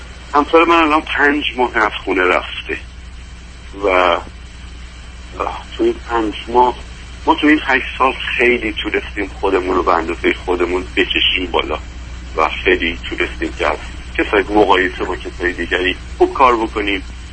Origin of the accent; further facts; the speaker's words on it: Iran; moved away as an adult; now in United States; حدود 8 ساله که به اتفاق همسرم ما از ایران آمدیم به امریکا. من 53 سالمه